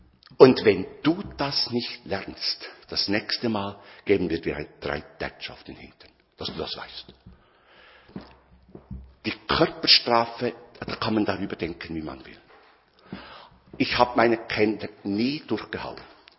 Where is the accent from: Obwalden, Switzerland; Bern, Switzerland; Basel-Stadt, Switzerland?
Bern, Switzerland; als Berner war das für mich sehr schwierig